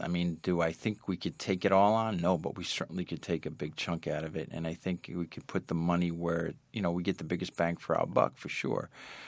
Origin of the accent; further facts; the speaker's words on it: United States; As an American, I have to say, sometimes harder to get started